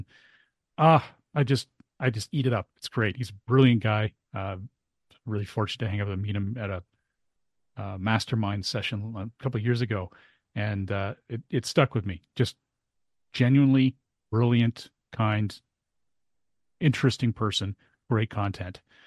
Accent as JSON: {"language": "English", "country": "Canada", "said": "We're Canadian. We always have to put it last."}